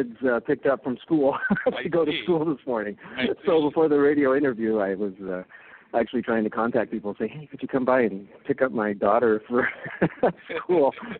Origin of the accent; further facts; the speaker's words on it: Des Moines, Iowa, United States; now in California, United States; Well, actually, I grew up in Iowa, in Des Moines, Iowa, and went to school there my undergrad. And I always dreamed of coming out to California